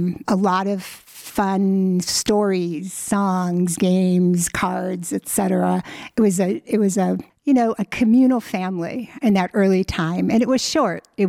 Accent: Minnesota, United States; I grew up on White Earth Reservation. My earliest years, my very early years, were with my grandparents

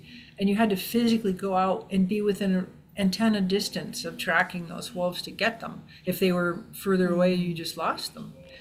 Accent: Minnesota, United States; when I came here from Minnesota

